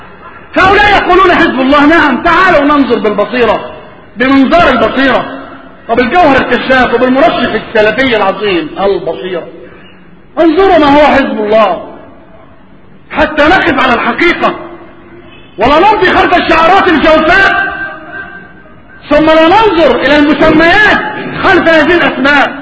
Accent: Egypt; وفي بلادنا مصر

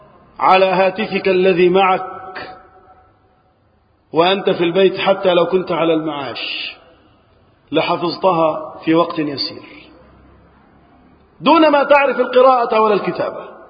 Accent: Egypt; اللهم احفظ بلدنا مصر وسائر بلاد المسلمين من الفتن.

